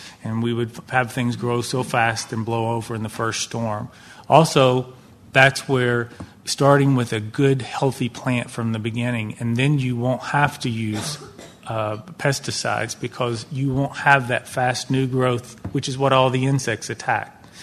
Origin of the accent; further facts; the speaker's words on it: Kentucky, United States; also born or lived in New York City; I'm from Kentucky and graduated from University of Kentucky in 1988. And I moved to New York City to start a rooftop garden design business.